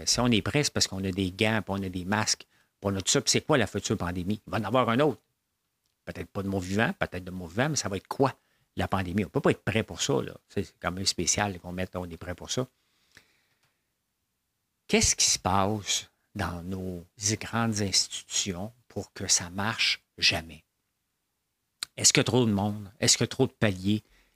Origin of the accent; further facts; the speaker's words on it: Laval, Quebec, Canada; Je ne viens pas du Sud, moi. Je viens du Nord. Je viens de Laval, Pont-Vieux-Laval. C'est là que je viens.